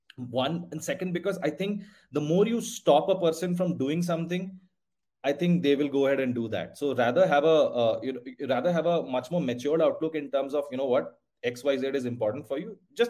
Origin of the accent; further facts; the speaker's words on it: Jamshedpur, Jharkhand, India; I was in my hometown in Jamshedpur, and there were these 11, 12-year-old kids.